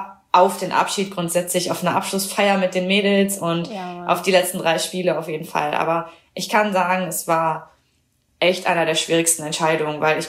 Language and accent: German; Düren, North Rhine-Westphalia, Germany; now in Potsdam, Germany; Also ich liebe auch Köln, ich liebe meine Heimat, also Düren da in der Richtung. Und ich kann mir auch vorstellen, bei meiner Familie irgendwann wieder zu wohnen